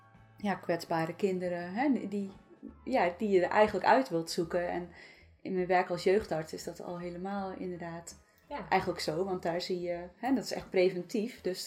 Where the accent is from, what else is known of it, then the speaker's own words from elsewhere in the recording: Friesland, Netherlands; ik ben opgegroeid in Friesland, dus ook altijd bij het water.